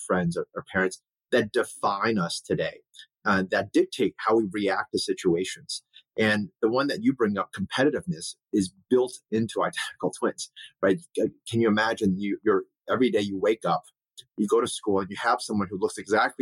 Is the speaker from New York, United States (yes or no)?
no; Cincinnati, Ohio, United States; Yeah, it's really fascinating. You know, as a Chinese American, my parents immigrated here. My brother and I were the only two Asian kids in our entire high school.